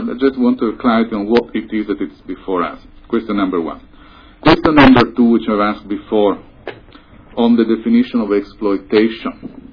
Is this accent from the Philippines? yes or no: no; Italy; English is a second language; forgive me, it's my accent. In Italy, we call it.